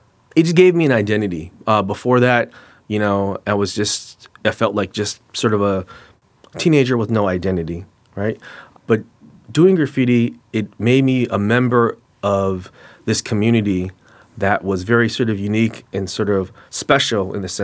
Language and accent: English; San Francisco, California, United States; I grew up in the North Beach Projects, so it's a kind of weird place because it's like literally the cable car runs right through it.